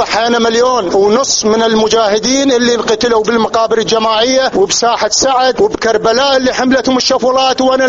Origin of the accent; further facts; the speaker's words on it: Iraq; ونحن عراقيين